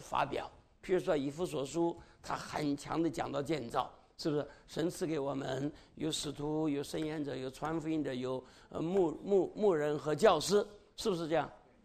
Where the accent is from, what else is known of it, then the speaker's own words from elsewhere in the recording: Zhejiang, China; born there; 那偏偏呢我是生在浙江，所以呢我就有上海脾气。